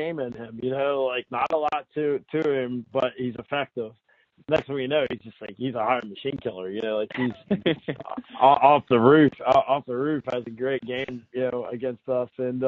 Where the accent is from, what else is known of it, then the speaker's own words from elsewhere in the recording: Columbus, Ohio, United States; now in Pittsburgh, United States; We call Pittsburgh home, even though I'm from Columbus.